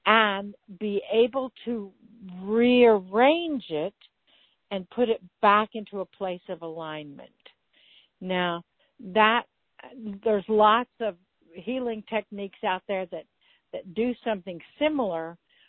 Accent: Kansas, United States; also born or lived in Missouri; this little girl from Missouri. I mean, I grew up in Kansas.

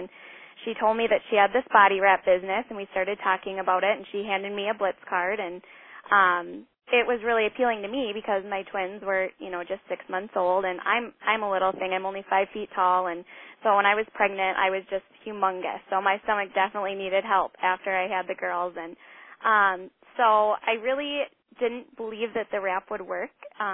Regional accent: Minneapolis–Saint Paul, Minnesota, United States; I'm from the Twin Cities, Minnesota.

